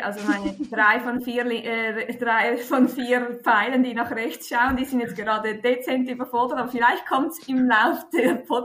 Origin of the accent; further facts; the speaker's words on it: Switzerland; German is a second language; Man hört's, ich bin nicht Muttersprachlerin Deutsch, ich komme aus der Schweiz.